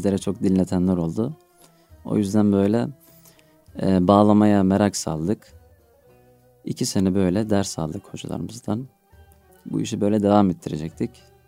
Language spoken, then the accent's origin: Turkish; Gerger, Adıyaman, Turkey; also born or lived in Istanbul; Adıyaman Geryerliyim. 25 yaşındayım. İlkokulumuzu Fatih Balat'ta Tarık Us İlköğretim Okulu'nda tamamladık. Akabinde Bağcılar'a taşınmadan dolayı Bağcılar'da ortaokulu